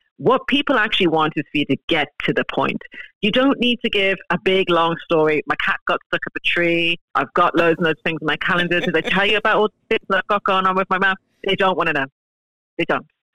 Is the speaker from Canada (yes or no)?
no; Shankill, Leinster, Ireland; I was brought up in Shankill in South Dublin.